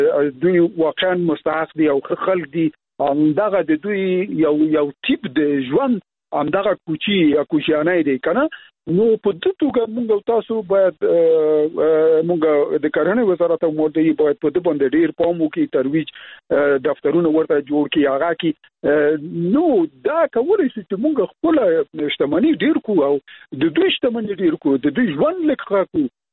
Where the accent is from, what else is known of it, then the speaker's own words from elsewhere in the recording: Logar, Afghanistan; ته باور وکړه زه خپله د لوګر یم، زه لوګر ته چې لاړم